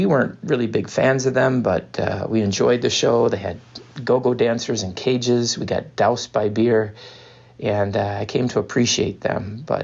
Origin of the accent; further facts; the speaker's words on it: Milwaukee, Wisconsin, United States; I grew up in Milwaukee, and the main concert venue back then in the 80s was the Mecca Arena.